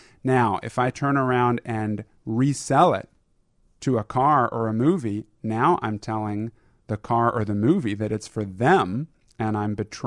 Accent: Louisville, Kentucky, United States; because we're both from Louisville and I was there for Passover, L'Chaim

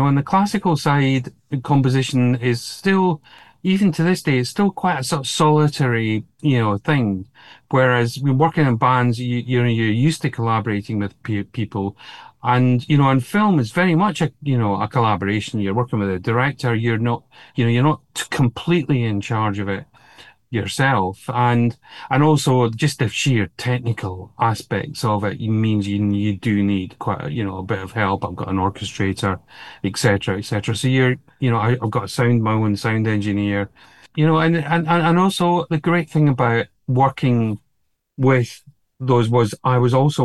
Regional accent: Scotland, United Kingdom; accent: Scottish; now in London, United Kingdom; But you know, I still go by, my accent is still very much Scottish. I feel very much Scottish.

